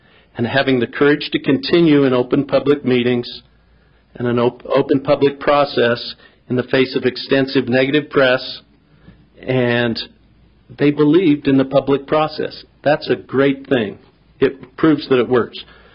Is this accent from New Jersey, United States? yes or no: no; Salt Lake City, Utah, United States; from Salt Lake.